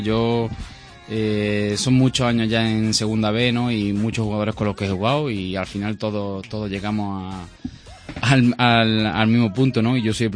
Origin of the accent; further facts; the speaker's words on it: Córdoba, Andalusia, Spain; Yo soy de Córdoba y el Carnaval de Cádiz me pilla bastante lejos